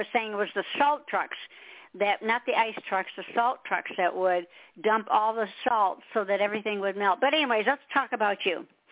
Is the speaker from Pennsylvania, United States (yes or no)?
no; Michigan, United States; since I've been here about 22 years, because I came from Michigan, so you know I know what snow is.